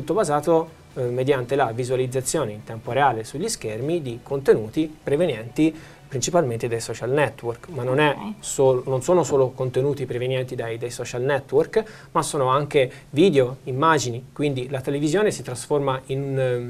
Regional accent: Pisa, Tuscany, Italy; C'era un evento in provincia di Pisa, perché noi veniamo da Pisa

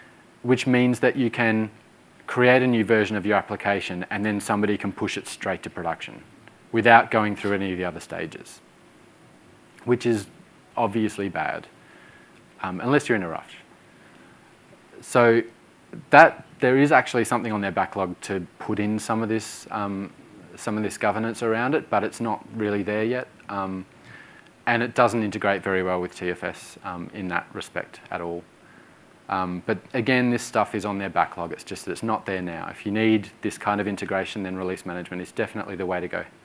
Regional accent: Brisbane, Queensland, Australia; it's born and bred in Brisbane, where I'm from

